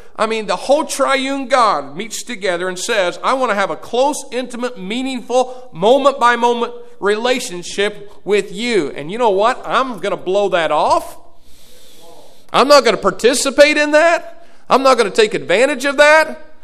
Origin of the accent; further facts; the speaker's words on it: Indiana, United States; And okay, we're all from Indiana, okay?